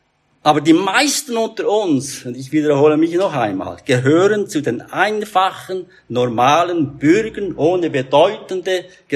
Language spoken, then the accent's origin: German; Thuringia, Germany; wahrscheinlich so wichtig wie Thüringen, wo ich herkomme, für die Wiener ist.